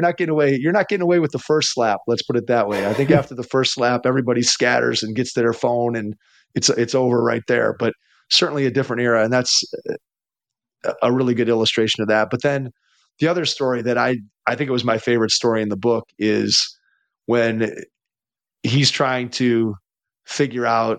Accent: Cleveland, Ohio, United States; I grew up in Cleveland, so I was born in 1970.

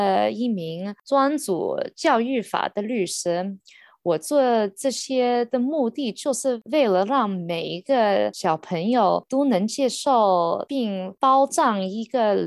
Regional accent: San Francisco, California, United States; 我的父母是从中国大陆移民过来的，我和我姐姐都在旧金山出生长大。

